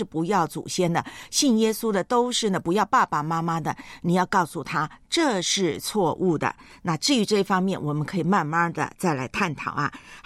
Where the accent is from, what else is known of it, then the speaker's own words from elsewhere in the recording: Taiwan; 呢是生长在一个民间宗教非常盛行的地方，就是我的老家台湾，真的是三步一小庙，五步一大庙。